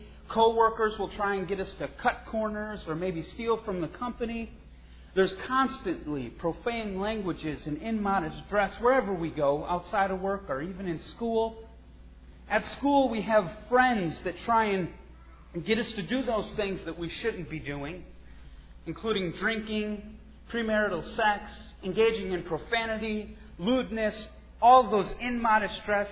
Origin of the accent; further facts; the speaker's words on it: Wisconsin, United States; As you know, I come from Wisconsin. You can tell from my accent. I have been preaching since about 16 or 17. Preached in quite a bit of different congregations in Wisconsin.